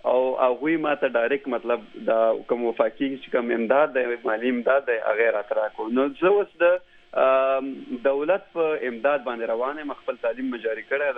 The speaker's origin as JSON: {"language": "Pashto", "town": "Peshawar", "region": "Khyber Pakhtunkhwa", "country": "Pakistan", "tie": "born or raised there", "lives_now": "United States", "said": "زه تقریبا پېښور کې شوی م یم غټ شوی م یم"}